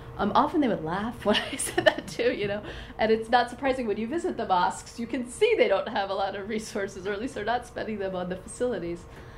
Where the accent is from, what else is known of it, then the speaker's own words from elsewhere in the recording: Osh, Osh Region, Kyrgyzstan; now in Bishkek, Kyrgyzstan; So in Kyrgyzstan, you know, I'm from Osh, I'm living in Bishkek